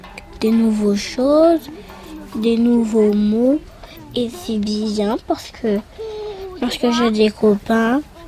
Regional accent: Algeria; J'ai grandi en Algérie.

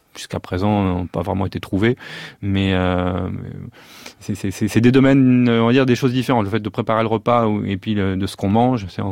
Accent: Paris, Île-de-France, France; j'ai pas grandi au Vietnam, j'ai grandi à Paris

